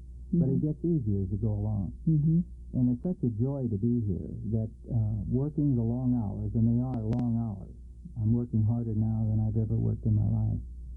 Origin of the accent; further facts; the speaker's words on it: Collinsville, Illinois, United States; I was raised in Collinsville, Illinois, so coming back to the seminary gets me pretty close to home.